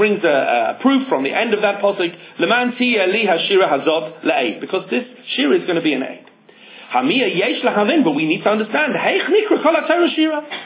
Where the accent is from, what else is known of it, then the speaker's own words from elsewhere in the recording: England, United Kingdom; I'm English anyway. What do I know? Nothing. We have our own political issues in England.